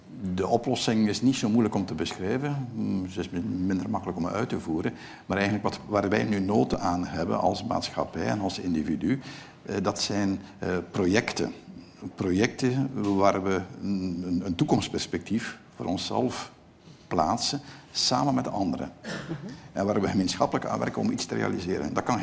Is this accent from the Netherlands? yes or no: no; Ghent, Flanders, Belgium; In een bepaalde stadswijk in Gent, de stad waar ik vandaan kom